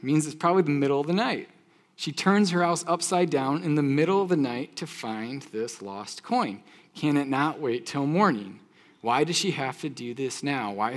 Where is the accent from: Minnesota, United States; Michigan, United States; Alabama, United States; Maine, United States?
Michigan, United States; Anyways, I'm from Michigan. She's from Ohio originally.